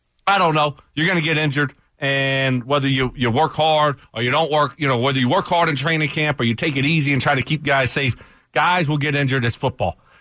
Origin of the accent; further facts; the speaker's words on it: the South, United States; I'm from the South. I'm from the, you know, the bayou.